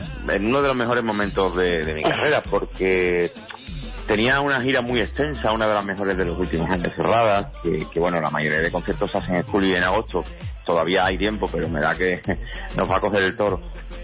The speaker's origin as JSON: {"language": "Spanish", "town": "Huelva", "region": "Andalusia", "country": "Spain", "tie": "born or raised there", "said": "Sí, en Huelva, perdón, mi tierra natal, y aquí sigo, yo siempre he vivido en Huelva."}